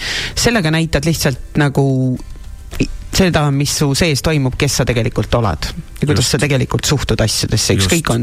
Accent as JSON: {"language": "Estonian", "town": "Tartu", "region": "Tartu County", "country": "Estonia", "said": "ma ise olen tartlane."}